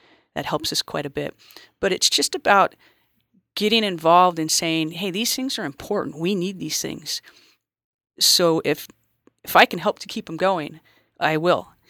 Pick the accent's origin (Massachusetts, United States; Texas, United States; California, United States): California, United States; now in Guerneville, United States; I grew up in Orange County, so I'm a transplant, and I came to Guerneville, and I've never felt so much community in my life.